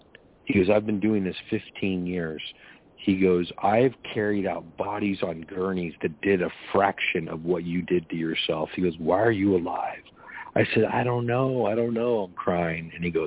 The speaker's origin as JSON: {"language": "English", "town": "Seattle", "region": "Washington", "country": "United States", "said": "and I'm from Seattle. So I was in Miami. So I was in Florida, but I was in no shape to travel."}